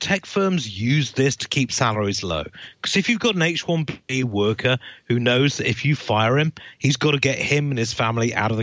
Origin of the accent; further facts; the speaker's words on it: United Kingdom; But no, I mean, as a Brit, this has been something